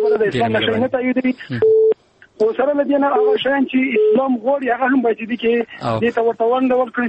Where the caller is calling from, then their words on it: Mazar-i-Sharif, Balkh, Afghanistan; زه خو د مزار نه صرف تماس کښېم